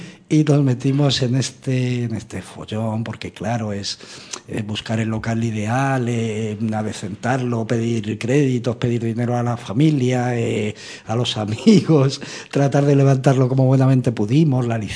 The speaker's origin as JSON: {"language": "Spanish", "town": "Madrid", "region": "Community of Madrid", "country": "Spain", "also_born_or_lived": "Canary Islands", "said": "nos fuimos un año a vivir a Canarias, a trabajar allí, Aurora Canarias. Y de vuelta a Madrid, yo soy de Madrid."}